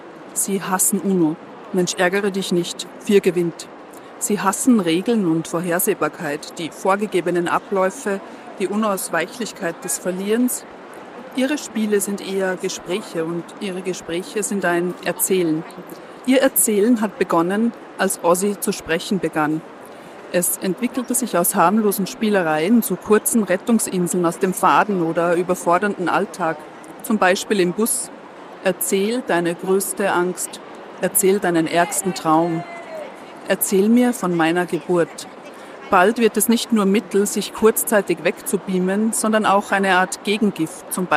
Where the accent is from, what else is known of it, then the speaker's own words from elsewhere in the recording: Austria; die Großmutter ist im Gebirge, wo ich herkomme. Ich kann mich irgendwie nicht ganz lösen davon, von meinen Generationenproblemen oder Herkunftskomplexen, wie viele Österreicher, denke ich.